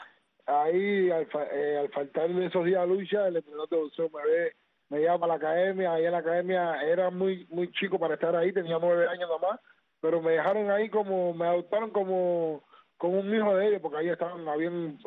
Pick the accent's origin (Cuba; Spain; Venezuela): Cuba; Camagüey; born there; Yo nací en el barrio, en Camagüey, el barrio Florirán Quirós, nací ahí.